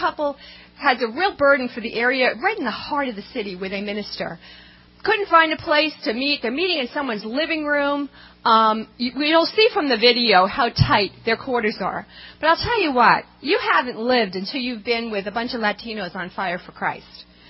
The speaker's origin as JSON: {"language": "English", "region": "New York", "country": "United States", "said": "You know, we're from New York originally, and cities don't scare me"}